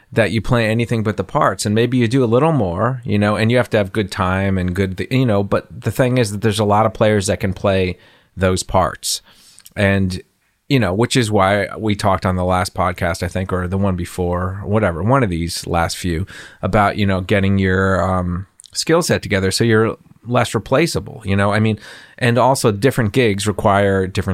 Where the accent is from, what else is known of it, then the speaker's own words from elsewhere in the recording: New Jersey, United States; I grew up in Jersey originally, and we knew about Bethlehem and what happened